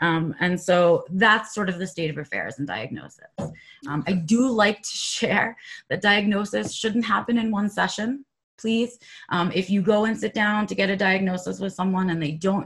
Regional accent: New York City, New York, United States; I was lucky to be born and raised in New York City, and so I was in a metro area with a large population and a lot of clinicians.

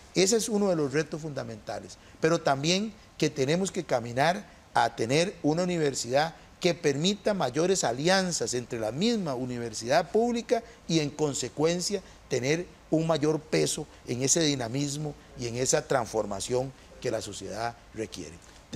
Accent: Costa Rica; El día que nosotros perdamos ese carácter como sociedad costarricense

